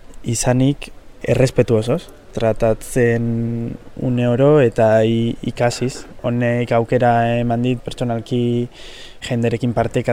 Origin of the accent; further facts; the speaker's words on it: Ermua, Basque Country, Spain; Ni ermuarra naiz, txikitatik ikasi dute euskeraz, eskolan, etxean ere naiz eta etxean haiek ondo ez jakin beti transmititu didate euskera.